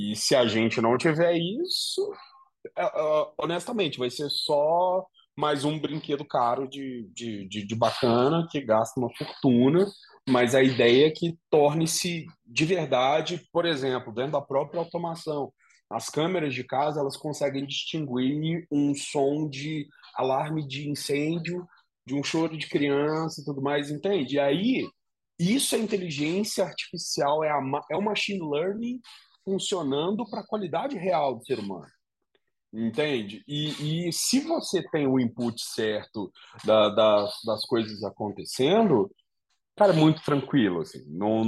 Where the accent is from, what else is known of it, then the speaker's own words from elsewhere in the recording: Minas Gerais, Brazil; bom, eu venho de Minas Gerais